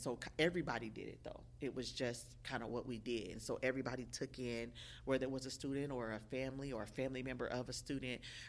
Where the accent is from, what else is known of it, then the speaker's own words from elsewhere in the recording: Omaha, Nebraska, United States; I'm from Omaha, Nebraska. I don't have any family in New Orleans